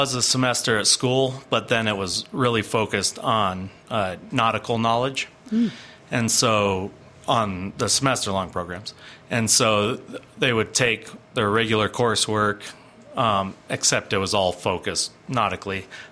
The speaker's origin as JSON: {"language": "English", "town": "Silver Plume", "region": "Colorado", "country": "United States", "tie": "born or raised there", "said": "I grew up in Silver Plume. I grew up going to Clear Creek, Georgetown Elementary, then Clear Creek High School, and grew up with my parents"}